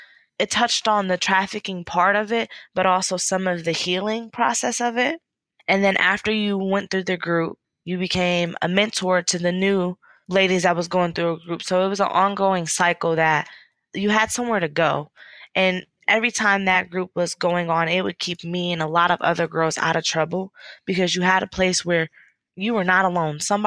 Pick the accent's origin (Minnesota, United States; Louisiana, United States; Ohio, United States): Ohio, United States; Akron; I decided that I didn't want to go back to my hometown, Akron, because I didn't want to go back to the same people, the same ways, the same lifestyle.